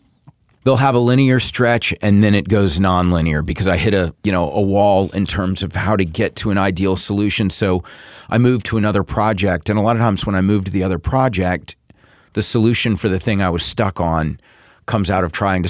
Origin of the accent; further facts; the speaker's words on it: the South, United States; I grew up in the South, and I actually grew up, duck hunting with my dad and quail hunting with my dad.